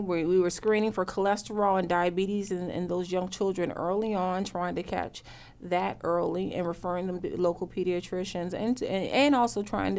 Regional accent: Norfolk, Virginia, United States; I'm from the Tidewater, Virginia area. I'm an only child, but they work.

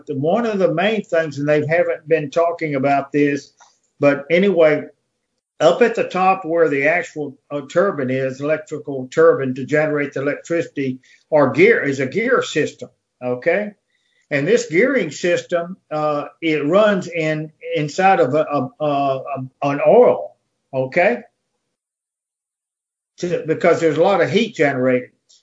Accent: Austin, Texas, United States; over the years in Texas, growing up in Austin, we've always had northers.

